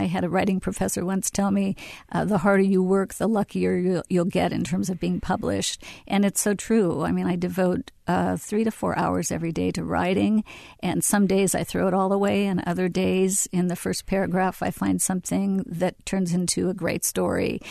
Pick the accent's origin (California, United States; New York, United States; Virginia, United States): California, United States; Fresno; I grew up in Little Armenia in southeast Fresno, and I think that's that sense of rootedness and that sense of family.